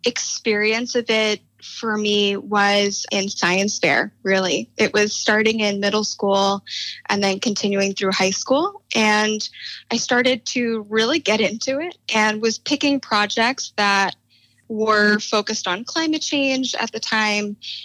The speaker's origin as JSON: {"language": "English", "town": "New Orleans", "region": "Louisiana", "country": "United States", "tie": "born or raised there", "said": "Yeah. So I grew up in New Orleans. That's where my family's been for quite some time. And I'm one of four kids."}